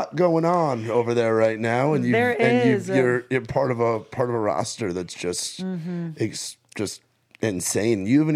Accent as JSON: {"language": "English", "region": "New York", "country": "United States", "said": "I say Island Dogs because I'm from New York."}